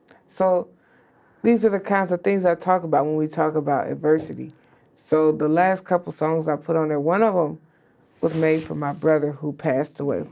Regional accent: Kansas City, Missouri, United States; See, I was raised in Kansas City, Missouri, and so we make good, our saying is, if you ain't sneezing, it ain't season.

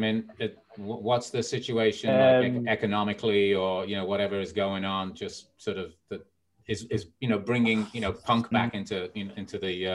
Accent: Birmingham, West Midlands, United Kingdom; I'm from Birmingham originally, by the way.

